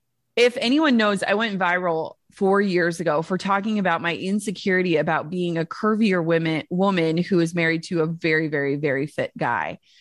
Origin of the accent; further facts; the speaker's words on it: Minnesota, United States; I'm from Minnesota. Like I want everyone to like me.